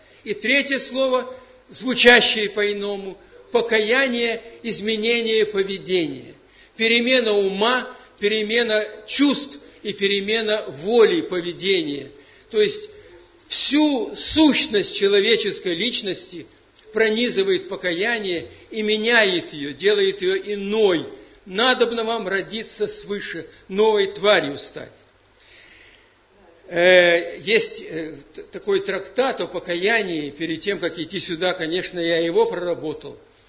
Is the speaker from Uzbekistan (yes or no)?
no; Ukraine; now in Russia; вчера я слышал передачу из Украины по интернету, я иногда слушаю, родная для меня страна в прошлом.